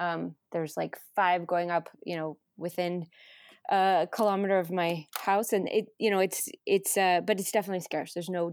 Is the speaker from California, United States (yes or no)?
yes; Los Angeles, California, United States; I'm from Los Angeles, where you know, like the consumer goods are endless.